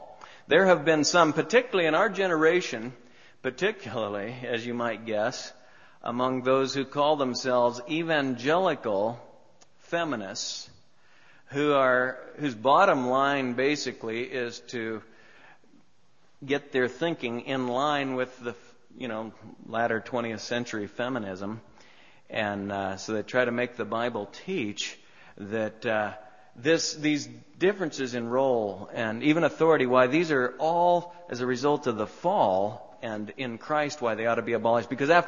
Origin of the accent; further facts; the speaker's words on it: United States; those words that always grab my heart as an American and as one who is enjoying the benefits of freedom